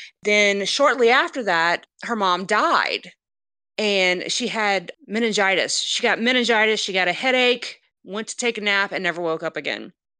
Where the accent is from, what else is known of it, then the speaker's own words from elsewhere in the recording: Louisiana, United States; I definitely still identify as a Cajun person. It was what my childhood was. I was steeped in it.